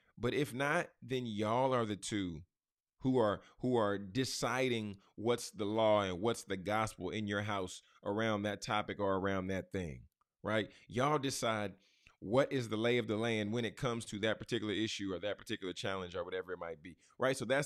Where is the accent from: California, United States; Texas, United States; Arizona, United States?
Texas, United States; Garland; we stayed in my childhood home to where I grew up in Garland, Texas, right? Had a lot of memories here, lived a lot of life here.